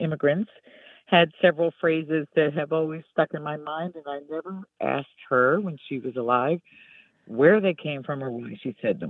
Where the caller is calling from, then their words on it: Genoa, New York, United States; I am calling from Genoa, New York.